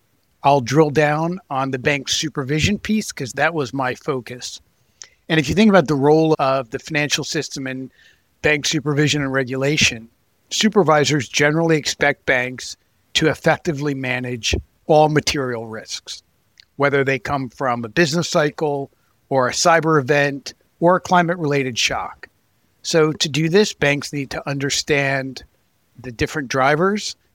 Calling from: New York City, New York, United States; I'm calling in from New York City and I am a senior fellow at Resources for the Future.

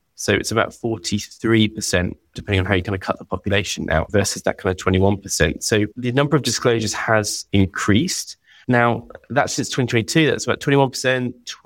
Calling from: London, United Kingdom; I'm calling from London

